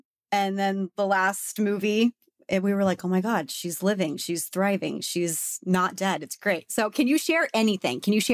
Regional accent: Texas, United States; Listen, I'm a girl from Texas.

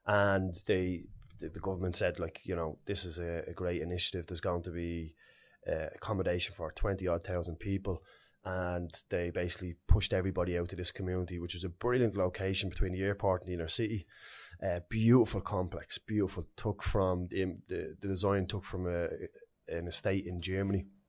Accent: Ballymun, Leinster, Ireland; when I grew up in Ballymun, it was a special community to me. It gave me and shaped me all I have.

